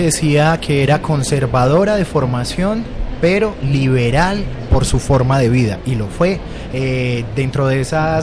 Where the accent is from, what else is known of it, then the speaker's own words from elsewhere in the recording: Medellín, Antioquia, Colombia; Nosotros somos dos antioqueños, uh-huh, dos medellinenses